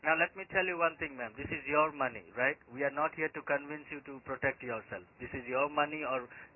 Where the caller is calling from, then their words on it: Melbourne, Victoria, Australia; Yes, I'm calling you from the Melbourne. 300 Bourke Street, Melbourne, Victoria.